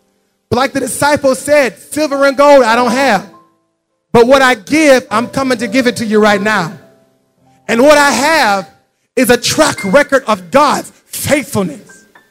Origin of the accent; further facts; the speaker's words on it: United States; now in Ibadan, Nigeria; We came to Ibadan last year during a fuel scarcity. I'm an American. I'd never seen a scarcity of fuel before.